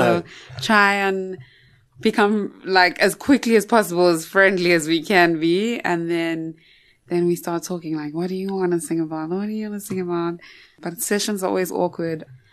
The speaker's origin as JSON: {"language": "English", "town": "Durban", "region": "KwaZulu-Natal", "country": "South Africa", "said": "I love to go home. I'm from Durban."}